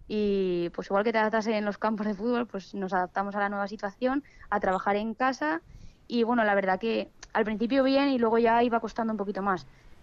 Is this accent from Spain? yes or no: yes; Zaragoza, Aragon, Spain; yo soy de Zaragoza de toda la vida, del Zaragoza y claro, pues es mi hogar y siempre lo será